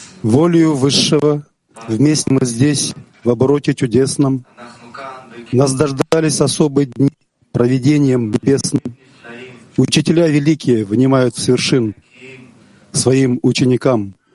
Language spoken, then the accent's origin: Russian; Astana, Kazakhstan; Я из Астаны, Казахстан.